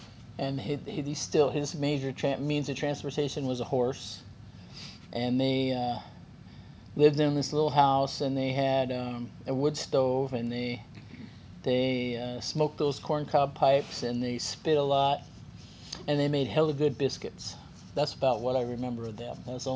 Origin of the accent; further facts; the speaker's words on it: Klamath Falls, Oregon, United States; I grew up in Southern Oregon in a logging town. Klamath Falls, Oregon was owned by Weyerhaeuser. In the 50s, I was born in 47. We lived in the mill community.